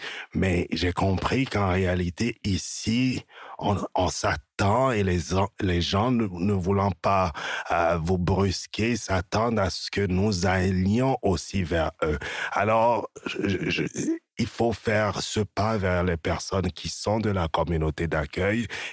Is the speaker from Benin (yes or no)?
yes; Benin; Je viens du Bénin, je viens d'Afrique, j'ai une fierté culturelle